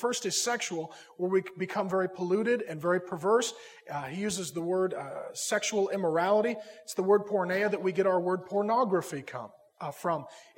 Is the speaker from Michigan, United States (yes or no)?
no; SeaTac, Washington, United States; I grew up in the South and in SeaTac